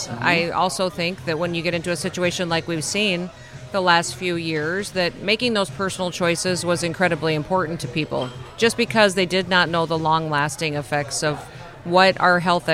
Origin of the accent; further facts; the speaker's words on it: South Dakota, United States; I've been in a lot of different states, in my home state of South Dakota.